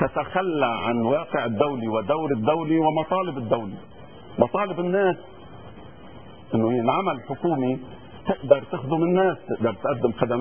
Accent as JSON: {"language": "Arabic", "country": "Lebanon", "said": "انا كمواطن لبناني"}